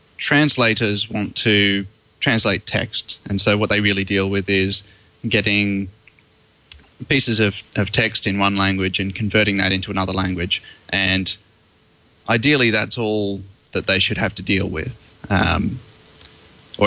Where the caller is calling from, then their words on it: Brisbane, Queensland, Australia; I'm speaking from Brisbane in Australia at about 2:30 in the morning.